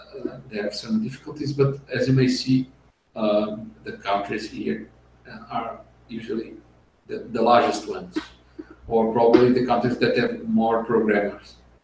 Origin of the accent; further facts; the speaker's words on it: Portugal; now in Brazil; I'm originally from Portugal, and this makes a lot of confusion because people think I'm in Portugal, although I moved to Brazil